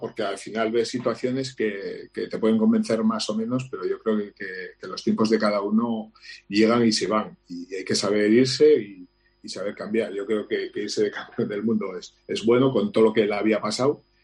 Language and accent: Spanish; Tafalla, Navarre, Spain; fiestas de mi pueblo, de Tafalla